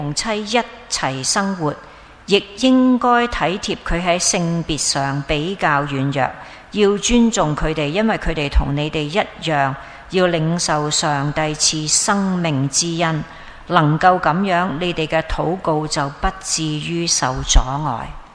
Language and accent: Chinese; China; 尤其是我们中国人，始终男性好像有些高一点的地位